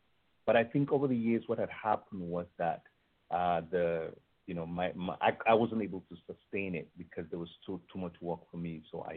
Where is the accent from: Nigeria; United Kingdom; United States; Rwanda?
Nigeria; You know, I had, you know, growing up in Nigeria, we had cattle, we had everything.